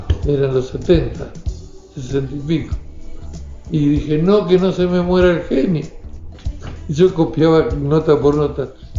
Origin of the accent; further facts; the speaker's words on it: Argentina; born there; yo no soy argentino, yo nací en Argentina